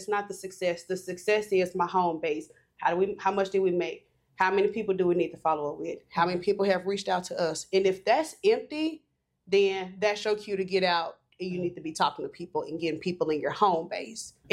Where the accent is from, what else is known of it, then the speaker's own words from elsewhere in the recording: Memphis, Tennessee, United States; I grew up in Memphis.